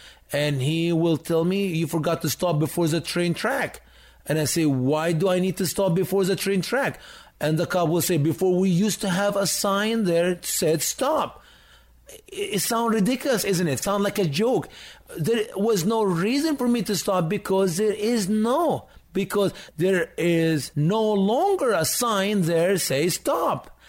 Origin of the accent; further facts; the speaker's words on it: Florida, United States; I am traveling all the way from my home state, Florida, in your state